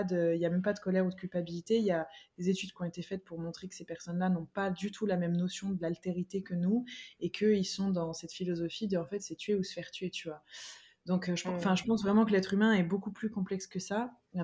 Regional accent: France; moi, je parle de la France parce que je suis française

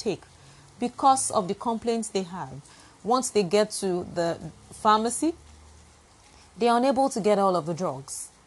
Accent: Nigeria; your health, my health as a Nigerian, is really not a priority to the government.

